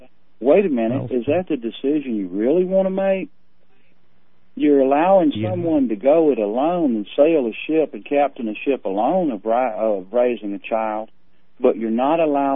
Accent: the South, United States; But it does because I was raised in the South in the '60s.

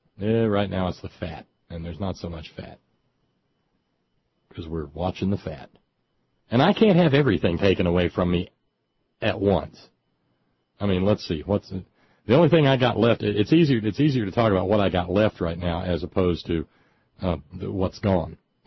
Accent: the South, United States; As a Southerner, I got to tell you, a few sprinkles of salt on a piece of watermelon are doggone near paradise.

